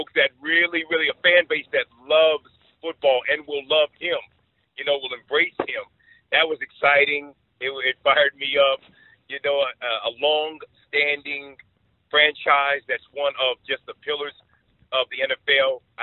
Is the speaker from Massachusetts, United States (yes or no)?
no; California, United States; I'm born and raised in California, so that makes me a Raiders fan.